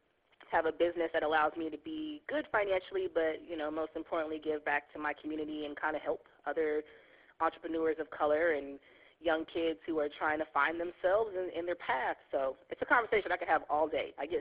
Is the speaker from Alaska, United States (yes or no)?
yes; Alaska, United States; also born or lived in Savannah, Georgia; So I'm from Savannah, Georgia originally, but I've been in Alaska pretty much my whole life, so I consider myself Alaskan, but I am what we call Gullah Geechee.